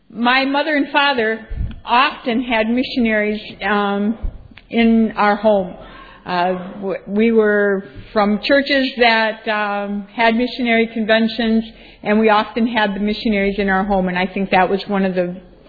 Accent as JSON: {"language": "English", "region": "Wisconsin", "country": "United States", "tie": "born or raised there", "said": "I was born and raised in Wisconsin. I'm a cheesehead, but I married a Viking, so."}